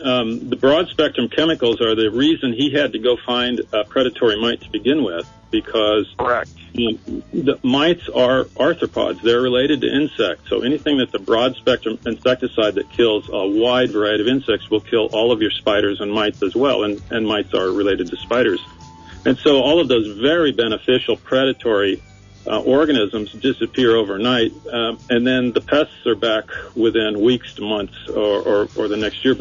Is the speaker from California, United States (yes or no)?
yes; Fresno, California, United States; I lived in Fresno, I grew up in Fresno, and then got my PhD at Davis